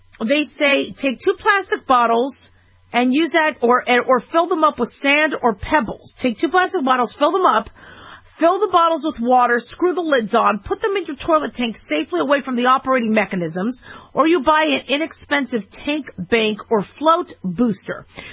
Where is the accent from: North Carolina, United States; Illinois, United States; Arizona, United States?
Arizona, United States; When you do water, when I grew up in Arizona, we had to water only certain times a day.